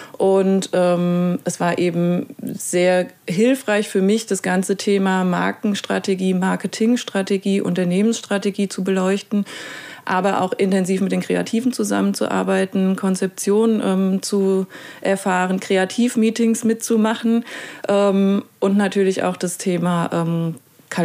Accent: Aschaffenburg, Bavaria, Germany; Ich bin Aschaffenburgerin, bin in Aschaffenburg geboren, habe dort auch studiert

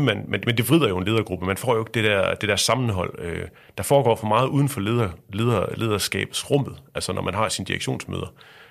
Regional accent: North Denmark Region, Denmark; Jeg er vokset op ude i Thy. Det er gammel indremissionsk område, og det er Jantelovens Højborg.

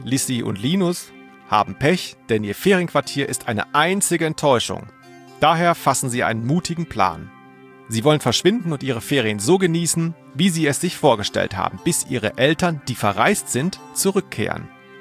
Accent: Baden-Württemberg, Germany

